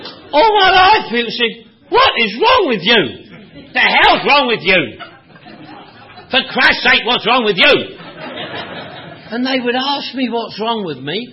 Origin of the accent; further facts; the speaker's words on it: London, United Kingdom; I come from Northwest London, Irish family